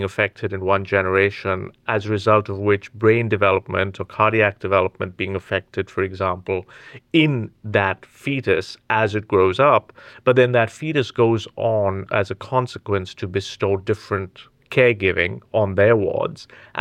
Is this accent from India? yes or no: yes; India; I was raised Catholic